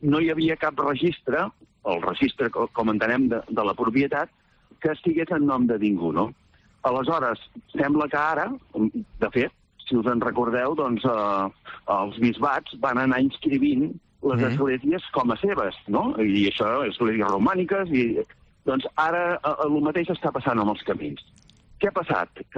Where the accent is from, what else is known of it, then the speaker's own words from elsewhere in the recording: Castellfollit del Boix, Catalonia, Spain; un municipi com el que sóc jo, que sóc de Castellfollit del Boix